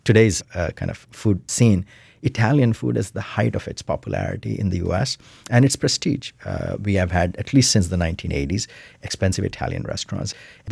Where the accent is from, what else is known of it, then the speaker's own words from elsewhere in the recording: India; I'm an Indian middle-class male